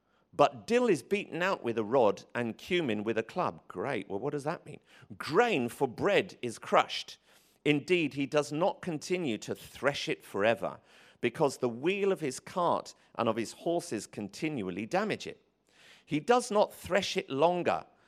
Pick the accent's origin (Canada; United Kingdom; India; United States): United Kingdom; I'm British, you know?